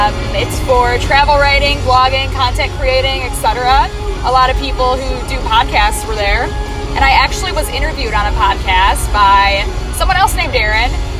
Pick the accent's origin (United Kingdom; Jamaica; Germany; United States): United States; Midwest; And we're also both from the Midwest.